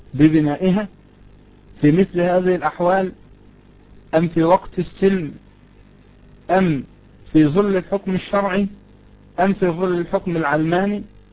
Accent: Egypt; لكن هل هي جزء من المهر في العرف عندنا في مصر مثلا؟

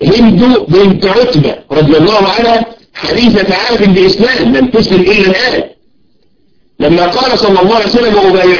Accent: Egypt; زي ما احنا نقول عندنا في مصر، نحن نقول في مصر أن يقول سلايف

